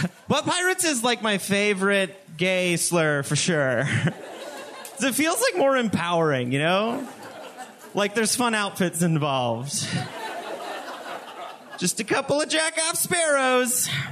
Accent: Montana, United States; if growing up in Montana taught me anything

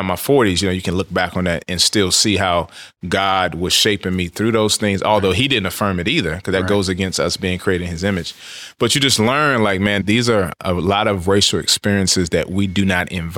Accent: Washington, District of Columbia, United States; also born or lived in Kansas; Yeah, so pretty much born and raised. I was born in Walter Reed Hospital in D.C. My mom was from the area. My dad was from the area as well.

